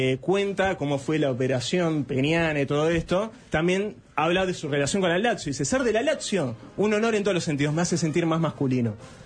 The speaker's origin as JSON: {"language": "Spanish", "town": "Cádiz", "region": "Andalusia", "country": "Spain", "said": "pues yo soy de Cádiz, yo soy de gaditano, somos un pueblo muy naturista, era la playa desnuda"}